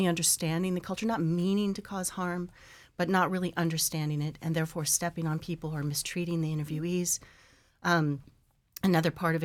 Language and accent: English; Alaska, United States; I was born and raised in Alaska. My dad is Inupiat, but there's so much I didn't know, you know?